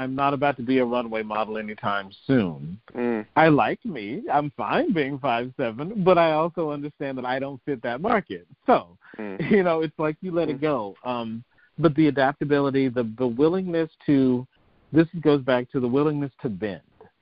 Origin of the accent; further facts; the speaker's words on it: Alabama, United States; I loved growing up in Alabama. My parents were great.